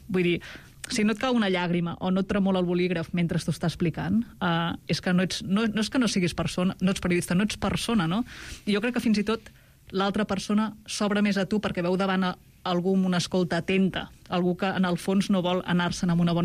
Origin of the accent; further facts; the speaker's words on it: Sant Joan de Mediona, Catalonia, Spain; moved away; llevar-te a Sant Joan de Mediona, al meu poble, 500 habitants, amb una calma absoluta